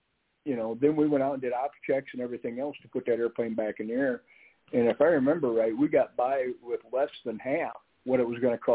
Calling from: Ohio, United States

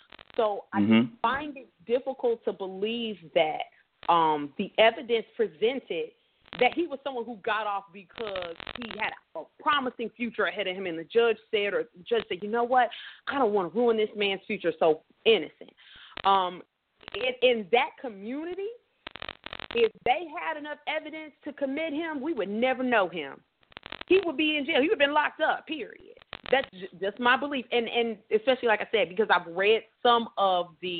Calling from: Detroit, Michigan, United States; Hi, everybody. … I'm calling from Detroit.

